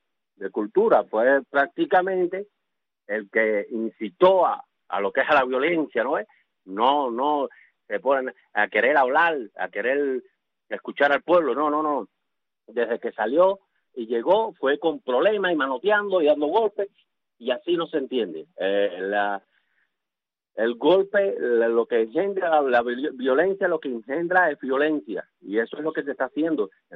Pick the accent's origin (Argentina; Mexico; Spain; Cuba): Cuba; los derechos que tenemos nosotros como personas, como cubanos.